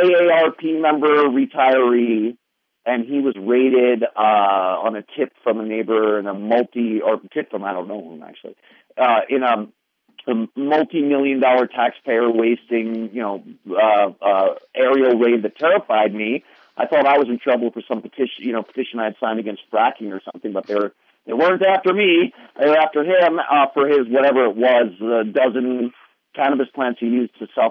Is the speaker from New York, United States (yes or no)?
yes; New York, United States; So I grew up in the New York suburbs, and I always felt as though the indigenous gene was in me.